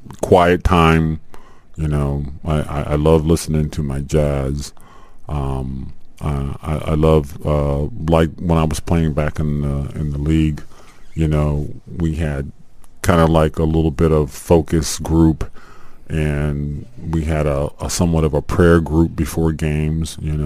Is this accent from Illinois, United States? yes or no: yes; Chicago, Illinois, United States; luckily it was my hometown, actually, Chicago. That's where I was born.